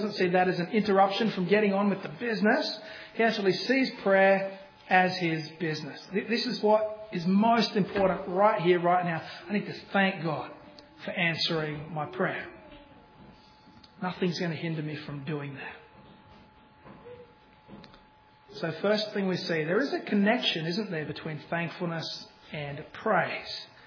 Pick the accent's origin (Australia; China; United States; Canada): Australia; I don't know if it's because we're Australian and we're too laid back.